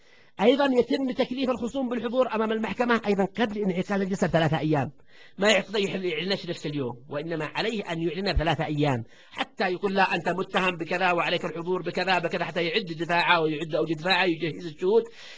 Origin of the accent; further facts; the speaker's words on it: Yemen; أو مجابرة كما هو الإصطلاح عندنا في اليمن